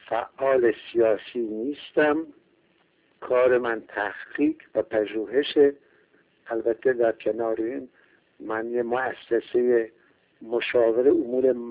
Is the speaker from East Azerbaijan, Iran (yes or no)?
yes; Tabriz, East Azerbaijan, Iran; born there; در سال 1319 در تبریز به دنیا آمدم.